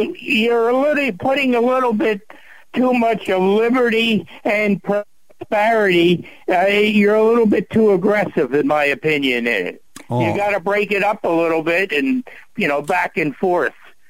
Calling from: Atlantic City, New Jersey, United States; Oh, okay. … from Atlantic City.

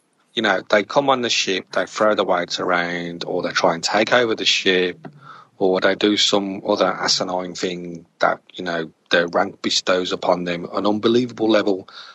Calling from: England, United Kingdom; accent: English; from England in my eloquent English accent, which isn't eloquent at all.

